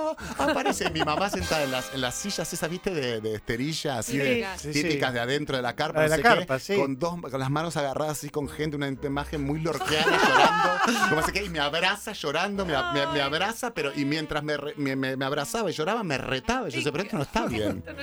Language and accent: Spanish; Mar del Plata, Buenos Aires Province, Argentina; Yo soy de Mar del Plata de toda la vida